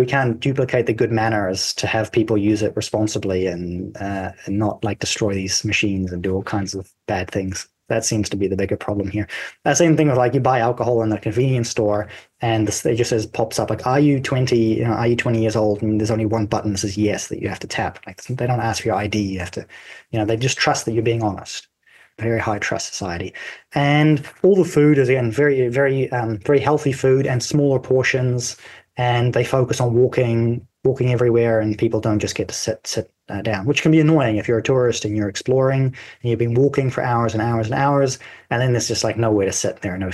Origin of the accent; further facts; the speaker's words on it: New Zealand; And then they ask you, where are you from? New Zealand.